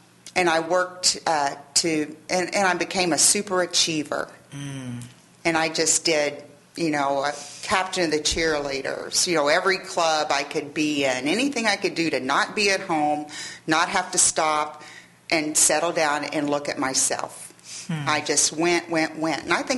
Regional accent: Henderson, Kentucky, United States; I grew up in Henderson. I went to grade school and high school in Henderson and college in Owensboro.

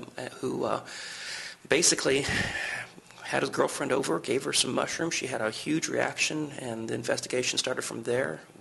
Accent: Evansville, Indiana, United States; when I was a kid and I was growing up in Evansville and giving demonstrations on things like cardiopulmonary resuscitation

